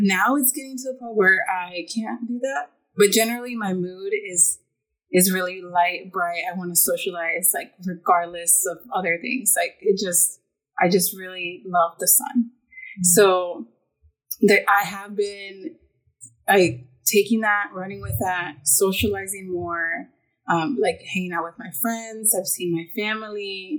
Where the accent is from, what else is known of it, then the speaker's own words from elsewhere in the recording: Texas, United States; Like, I was raised in Texas. Like, I've always been around the sun.